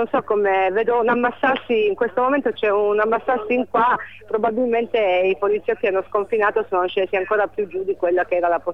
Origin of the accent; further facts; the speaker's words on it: Calabria, Italy; now in Val di Susa, Italy; Io vengo dalla Calabria, sono una valsusina